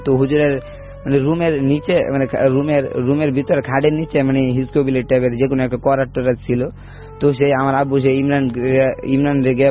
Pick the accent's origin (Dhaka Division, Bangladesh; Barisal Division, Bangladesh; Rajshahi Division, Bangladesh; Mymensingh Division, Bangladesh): Mymensingh Division, Bangladesh; আমাদের দেশের বাড়ি ময়মনসিংহ গ্রামে গ্রাম অঞ্চলে থাকি।